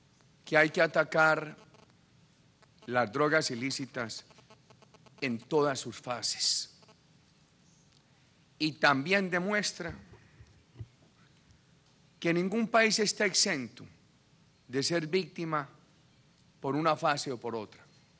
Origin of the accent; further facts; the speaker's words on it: Colombia; Cuando en mi país en los años 60 se hablaba del tema de la droga, se dijo por parte de muchos que Colombia podía beneficiarse del tráfico